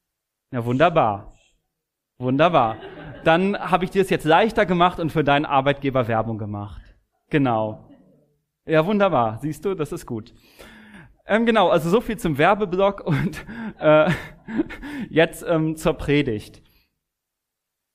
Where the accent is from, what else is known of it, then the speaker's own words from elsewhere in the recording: Berlin, Germany; ich bin in Berlin geboren, bin gebürtiger Kreuzberger